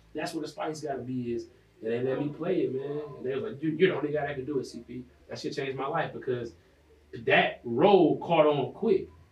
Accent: Detroit, Michigan, United States; I explained to them, look, I'm from Detroit. I am a comedian. I'm one of the best comedians from Detroit.

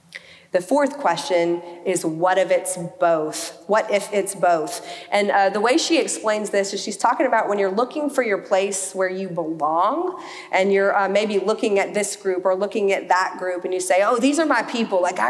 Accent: Birmingham, Alabama, United States; a short trip to my house where I grew up in Birmingham

